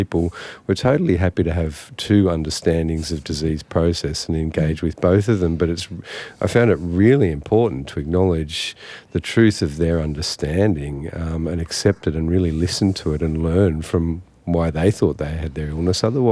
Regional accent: Sydney, New South Wales, Australia; I grew up in Sydney. I went to Sydney University

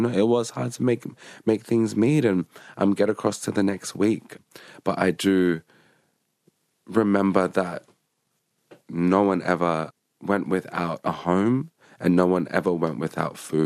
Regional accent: Auckland, New Zealand; So growing up in Auckland, that's what we had. We had each other.

